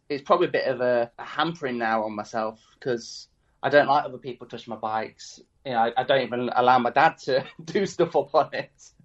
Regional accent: Melton Mowbray, East Midlands, United Kingdom; It's a nice little town. It's in a bit of the countryside in the Midlands, world famous for our pork pies.

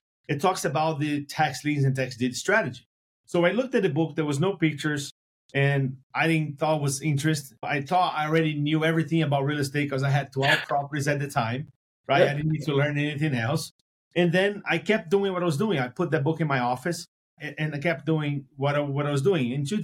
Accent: Brazil; English is a second language; now in United States; English is not my first language, and I'm from Brazil, and I migrated to the United States in 1998 with $100 in my pocket in pursuit of the American dream. And although I'm a Brazilian

